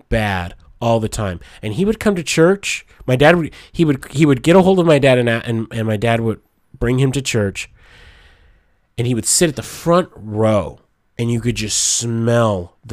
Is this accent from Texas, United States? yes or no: yes; Petersburg, Texas, United States; I grew up in West Texas in the Panhandle.